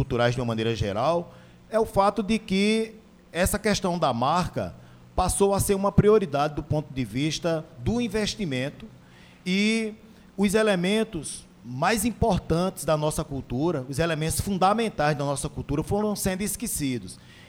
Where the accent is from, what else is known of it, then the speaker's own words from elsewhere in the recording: Campina Grande, Paraíba, Brazil; Olha, eu sou aqui de Campina Grande, filho de cearense e paraibana, e sempre visitei muito a feira, eu cresci indo para a feira.